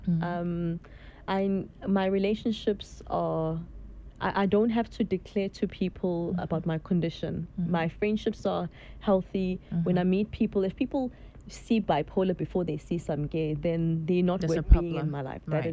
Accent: South Africa; So I am from South Africa

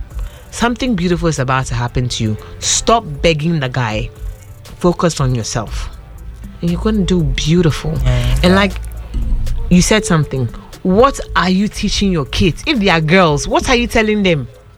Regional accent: Accra, Greater Accra, Ghana; I grew up in Osu.

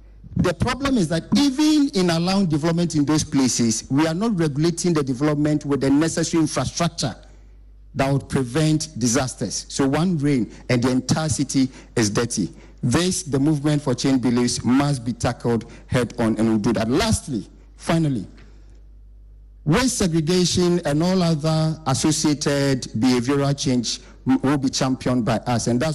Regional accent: Tema, Greater Accra, Ghana; I grew up in Tema. And growing up in Tema, I could walk from Community 1, Site 19, where I was living

